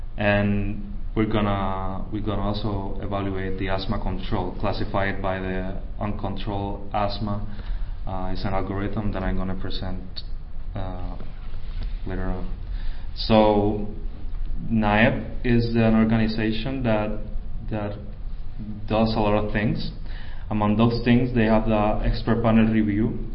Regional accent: Puerto Rico; I'm from Puerto Rico. Puerto Rico, or as we actually call it, Puerto Rico.

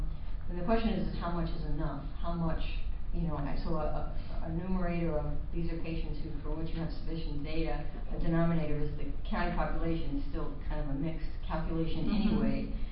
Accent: Colorado, United States; Hi, thanks. … from Colorado.

